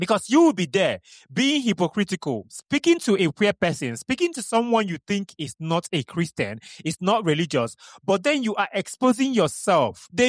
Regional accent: Kano, Nigeria; also born or lived in Enugu; I grew up in Nigeria. I grew up as an Igbo man. I am an Igbo man. I grew up in Kano. I went to primary school in Kano. I went to secondary school in Enugu.

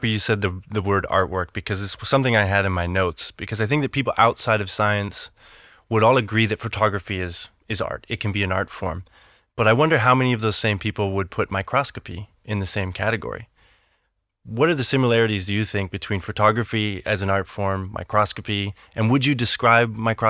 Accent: Western Canada, Canada; Because I know for me, Western Canada, I grew up in the Rocky Mountains.

